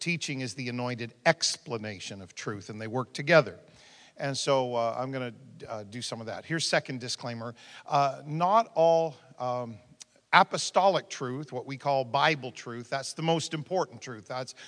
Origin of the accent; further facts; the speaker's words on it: New Brunswick, Canada; You know, where I grew up in New Brunswick, when they said, he's a teacher, what they meant was what you mean when you say, bless his heart.